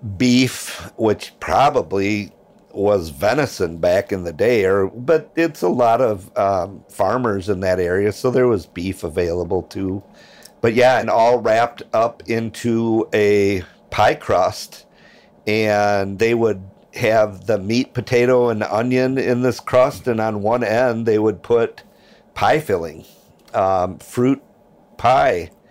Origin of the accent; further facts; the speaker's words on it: Madison, Wisconsin, United States; I grew up in Madison, but my folks being from the Dodgeville, Mineral Point area